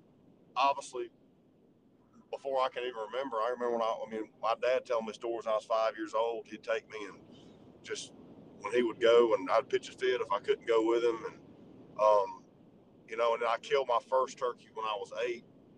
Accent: Georgia, United States; I love, you know, growing up in Georgia and in the South, I love just getting a turkey in the hardwood

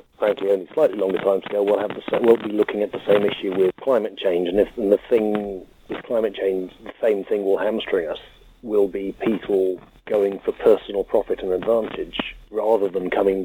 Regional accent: United Kingdom; There's probably more Britishness in them than I'm personally aware of, because I myself am just as British.

